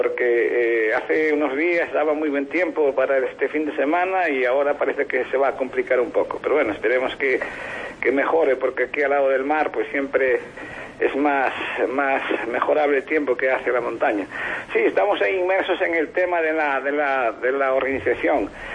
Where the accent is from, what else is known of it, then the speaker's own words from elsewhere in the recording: Xove, Galicia, Spain; yo soy de Xove, soy gallego y entonces, bueno, de la parroquia de Sumoas, de un pueblín pequeñín pero muy bonito, es el más bonito de Galicia y el mejor de España.